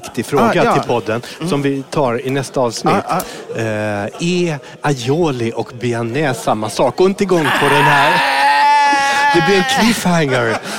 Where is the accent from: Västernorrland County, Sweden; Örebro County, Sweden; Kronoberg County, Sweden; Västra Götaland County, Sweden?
Västra Götaland County, Sweden; Mölndal; born there; Jag är ju född på Mölndals BB utanför Göteborg.